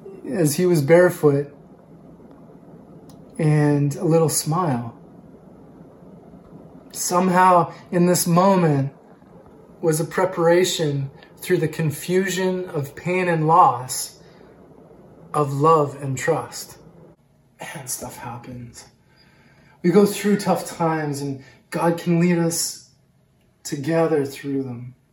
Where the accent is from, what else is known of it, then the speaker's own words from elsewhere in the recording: Victoria, British Columbia, Canada; I grew up here in Victoria.